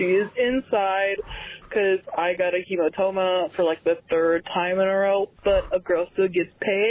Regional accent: Dallas, Texas, United States; I'm from Dallas, Texas.

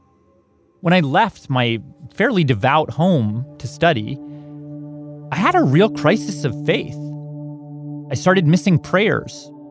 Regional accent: Canada; My home country.

